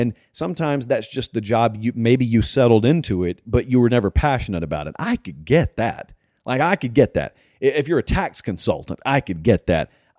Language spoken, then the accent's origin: English; New York, United States; Growing up in New York, our talk radio personalities were always such huge icons, I assumed they must know everything.